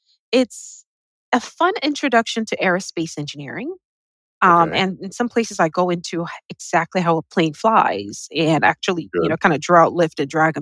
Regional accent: Nigeria; moved away as an adult; now in United States; I went to a federal school for high school in Nigeria. So elementary school, high school, middle school, all of that in Nigeria. And then I went to college at the University of Texas at Arlington.

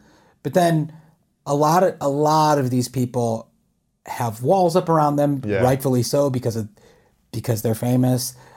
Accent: Charlotte, North Carolina, United States; Well, I'm from Charlotte.

